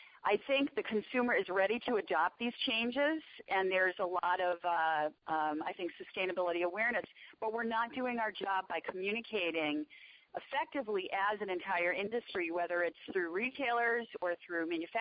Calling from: Newton, Massachusetts, United States; We're calling in from LaSalle College in Newton, Massachusetts.

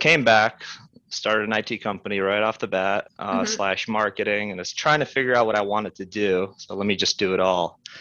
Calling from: Chicago, Illinois, United States

